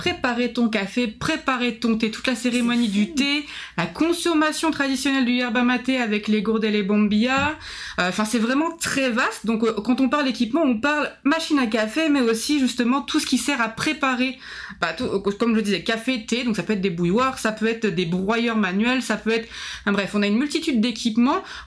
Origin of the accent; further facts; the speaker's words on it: France; hein, donc j'ai 35 ans, je suis originaire de France, pour ceux qui n'auraient pas reconnu le petit accent. Et je suis arrivée il y a de ça, ça va faire 3 ans et demi